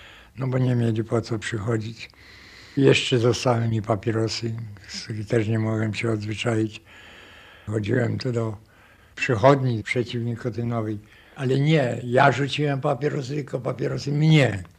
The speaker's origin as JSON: {"language": "Polish", "region": "Lesser Poland", "country": "Poland", "said": "ja jestem z Podhala."}